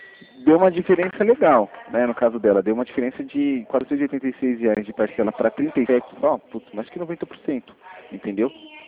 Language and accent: Portuguese; Brazil; É que eu sou brasileiro, cara, eu não desisto nunca.